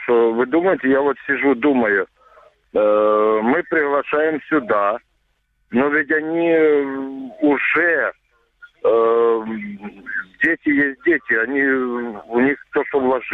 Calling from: Luhansk Oblast, Ukraine; Луганская область.

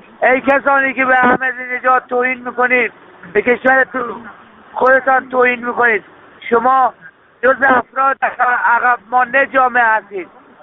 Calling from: Firuzabad, Fars, Iran; من از شهرستان فیروزآباد فارس

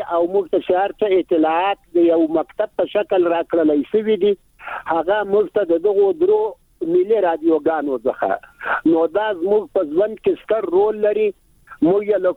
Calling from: Ghazni, Afghanistan; د غزنې د ولایت د ناوی د ولسوالینا

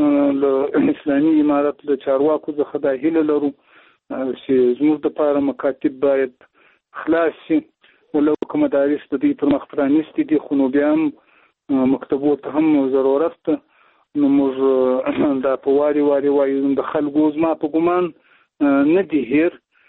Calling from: Zabul, Afghanistan; د زابل ولایت شاجیل ولسوالۍ

